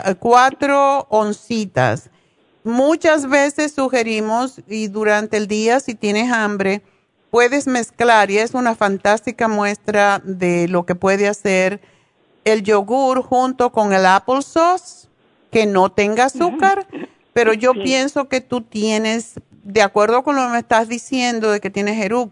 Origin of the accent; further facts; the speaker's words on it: Cuba; La puedes comer, es un tubérculo, como en cubano le decimos una vianda.